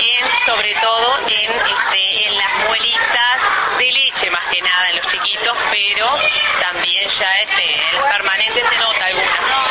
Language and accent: Spanish; Colonia, Uruguay; yo soy de Colonia en realidad